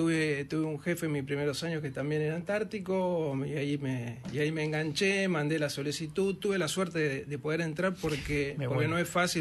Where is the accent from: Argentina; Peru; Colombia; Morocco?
Argentina; Santa Fe; siendo santafesino, digamos que el frío no es lo nuestro